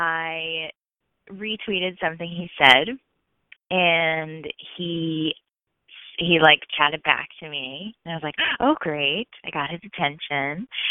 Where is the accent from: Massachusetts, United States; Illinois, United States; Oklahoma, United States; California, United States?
Massachusetts, United States; Boston; also born or lived in New York, United States; and I was living in New York at the time, but I'm from Boston, too.